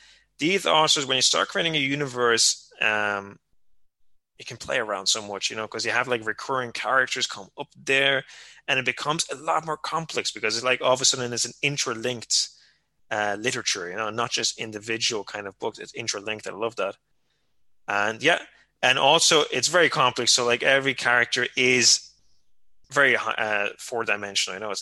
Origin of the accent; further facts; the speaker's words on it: Spain; Now, growing up in Spain, I can tell you that.